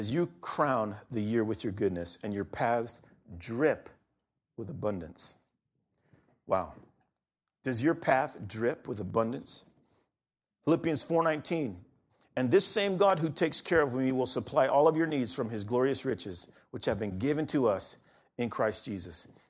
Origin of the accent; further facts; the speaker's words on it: California, United States; I grew up in California, and we were always in a drought.